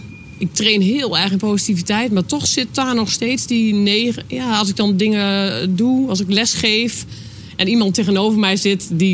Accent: Zelhem, Gelderland, Netherlands; Ik kom uit Zelhem.

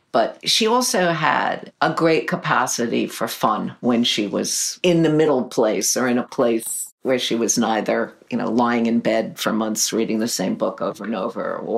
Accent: New York City, New York, United States; and I grew up in Greenwich Village. So the kids who went to PS 41 with me was like a real mix

